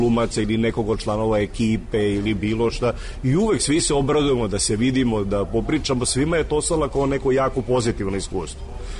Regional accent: Belgrade, Serbia; izgleda da sam ja, ako ne Srbijan, ono makar Beograđanin sigurno. Uvek sam se osjećao kao Beograđanin mnogo više nego kao, na primjer, Jugosloven ili bilo šta. Ili Srbin ili bilo šta.

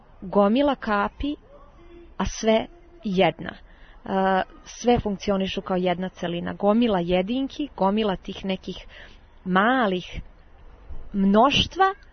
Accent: Gornji Milanovac, Šumadija and Western Serbia, Serbia; kroz moj rodni grad Gornji Milanovac protiče reka Despotovica, nalazim se sada upravo nedaleko od nje

